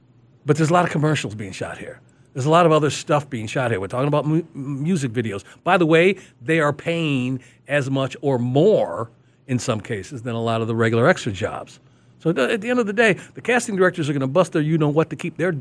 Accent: Chicago, Illinois, United States; Chicago. My hometown.

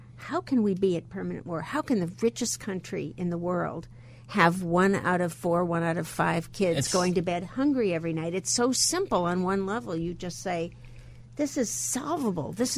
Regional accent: Milwaukee, Wisconsin, United States; also born or lived in Chicago; I grew up in Chicago and then Milwaukee, went to great middle school and high school in Milwaukee.

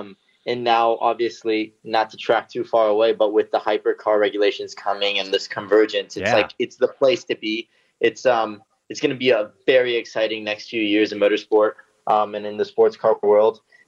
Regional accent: United States; And to have the chance to win that as an American, it's, you know, it's a memory that'll last a lifetime.

